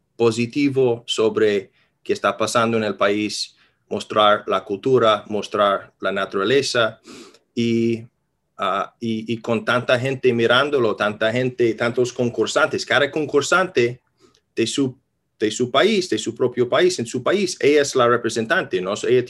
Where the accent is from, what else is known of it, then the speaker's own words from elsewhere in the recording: New York, United States; yo soy de Nueva York, yo trabajo aquí mucho